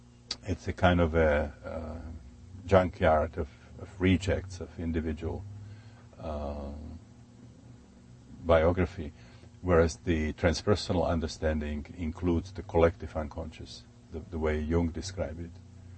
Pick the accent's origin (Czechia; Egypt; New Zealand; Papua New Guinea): Czechia; Prague; moved away as an adult; now in United States; I was born and educated in Prague, Czechoslovakia, and I came to this country when I was 37.